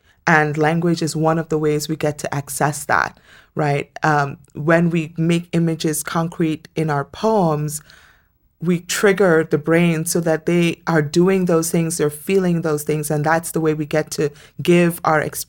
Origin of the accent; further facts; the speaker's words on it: Trinidad & Tobago; also born or lived in Iowa, United States; I am from Trinidad. I lived in Iowa twice, and last time for 6 years. I don't do well with the cold weather